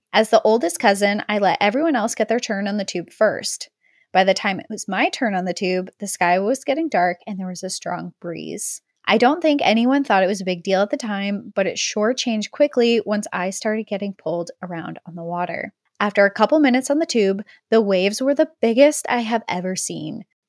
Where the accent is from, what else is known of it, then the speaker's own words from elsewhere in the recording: Oregon, United States; For context, I grew up in Southern Oregon and have fond memories of boating and being on the water every summer growing up as a kid.